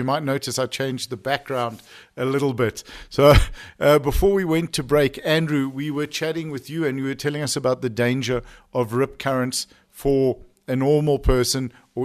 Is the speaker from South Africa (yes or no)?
yes; Cape Town, Western Cape, South Africa; And I grew up in the sea. I grew up on Camps Bay and Buckhaven and on Clifton and on North Beach